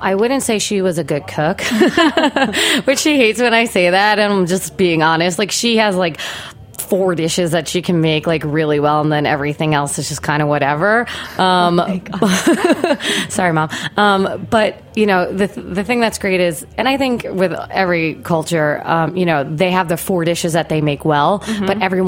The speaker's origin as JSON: {"language": "English", "region": "New York", "country": "United States", "tie": "born or raised there", "said": "I'm half Filipina. And when I grew up, I actually was not a huge fan of Filipino cuisine."}